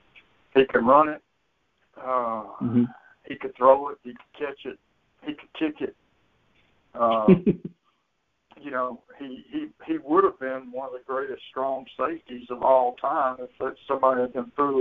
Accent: Hattiesburg, Mississippi, United States; Well, Walter, who was a year younger than I grew up in Hattiesburg, and he grew up in Columbia, which is 26 miles away.

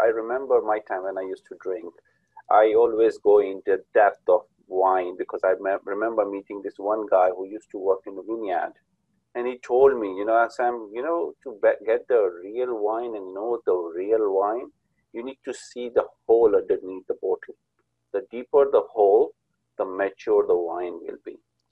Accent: Pakistan; moved away; By the way, I'm from Pakistan, but living in this country for the last 24 years

